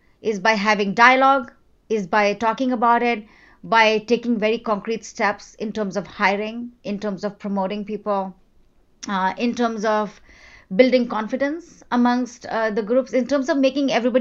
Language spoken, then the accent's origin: English; Jaipur, Rajasthan, India; So I went to a college in India, my hometown, Jaipur, where I grew up.